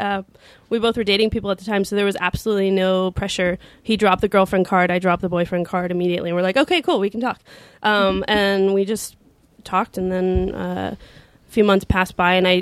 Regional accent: California, United States; And I'm from Northern California

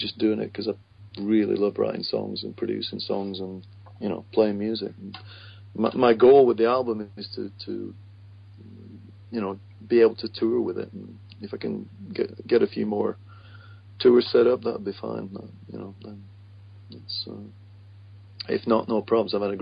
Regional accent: Accrington, North West England, United Kingdom; I mean, I come from Accrington

